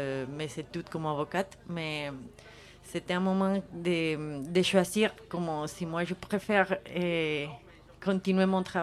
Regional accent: Colombia; French is a second language; also born or lived in Spain; J'habitais en Espagne et je commençais à faire la jonglerie là-bas. Mais après, je suis retournée en Colombie

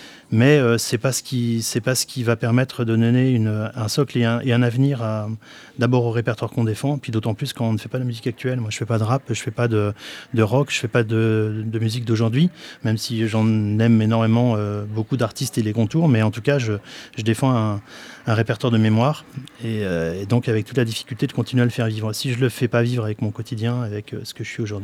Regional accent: Saint-Étienne, Auvergne-Rhône-Alpes, France; Chez moi, à Saint-Étienne, dans les quartiers

